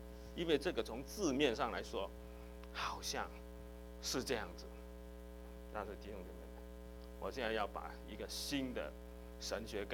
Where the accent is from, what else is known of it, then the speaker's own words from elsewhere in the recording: Guangdong, China; 有没有退票我们广东人叫做砸谁该